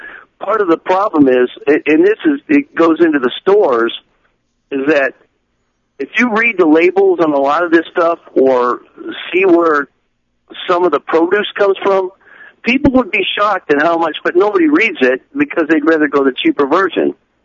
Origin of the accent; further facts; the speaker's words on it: California, United States; One thing is, I grew up in California